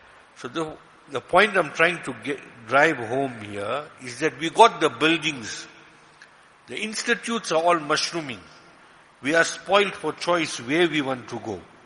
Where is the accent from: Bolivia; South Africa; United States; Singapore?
South Africa; So as South African Muslims, we spoilt for choice.